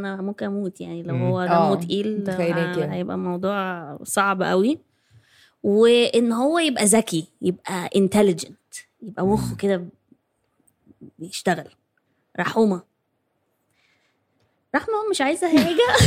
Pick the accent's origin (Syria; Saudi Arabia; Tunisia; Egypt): Syria; ده انا سوري معلش